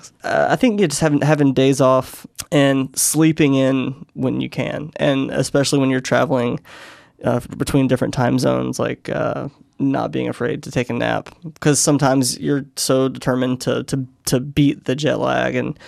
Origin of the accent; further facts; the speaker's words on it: North Carolina, United States; I grew up just outside of Raleigh, North Carolina, so like a 20-minute drive.